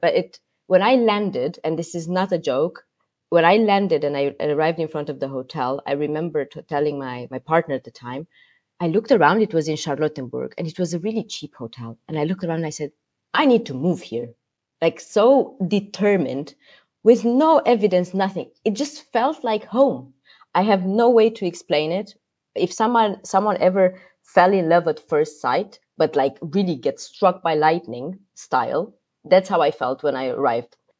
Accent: Romania; Nope, actually I'm from Romania.

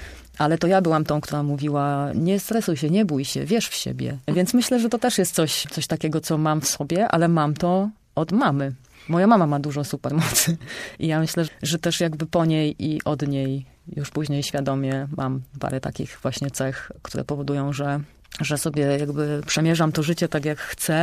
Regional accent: Rakoniewice, Greater Poland Voivodeship, Poland; bo właśnie dlatego, że jestem z Rakoniewic, to znowu byłam jedyna, która chciała mieć deskorolkę

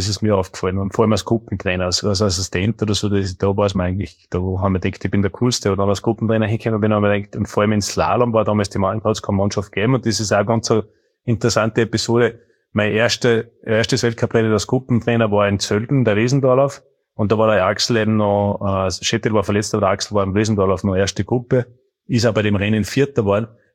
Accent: Austria; bin ich ja Österreicher

